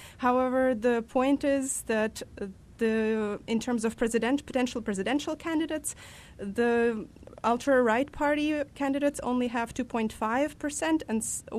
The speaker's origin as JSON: {"language": "English", "town": "Lviv", "region": "Lviv Oblast", "country": "Ukraine", "tie": "born or raised there", "said": "possibly will be directly by the administration of my hometown, Lviv."}